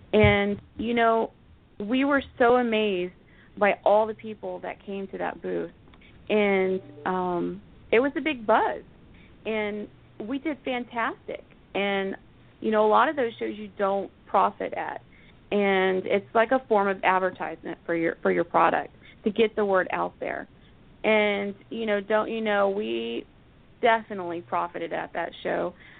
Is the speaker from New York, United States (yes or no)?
no; Florida, United States